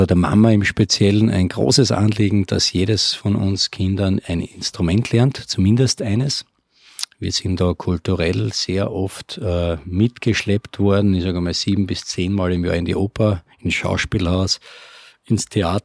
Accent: Graz, Styria, Austria; Die haben sich in Graz kennengelernt und somit sind wir eigentlich in Graz groß geworden, waren aber an den Wochenenden und in den Ferien immer am Land

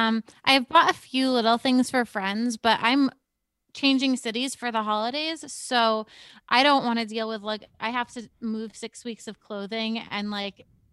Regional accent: Massachusetts, United States; I grew up on Cape Cod, but my parents live down there now, as do like half of my friends for various reasons.

